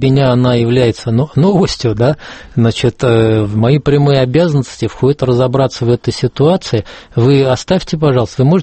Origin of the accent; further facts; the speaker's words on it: Tsarskoye Selo, Saint Petersburg, Russia; born there; Отечество мне Царское Село.